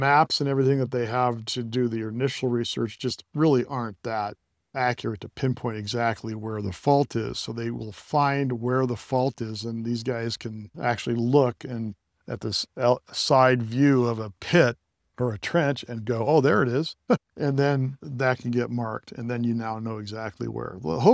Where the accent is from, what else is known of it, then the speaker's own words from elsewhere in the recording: California, United States; I grew up in a home like this, and that's because I grew up in the Bay Area, and a lot of the soil in the Bay Area is clay, at least in the South Bay Area.